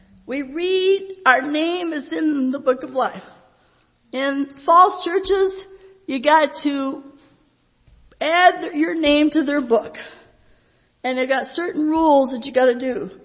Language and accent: English; Richlands, Virginia, United States; born there; also born or lived in Michigan; I was born in Richlands, Virginia.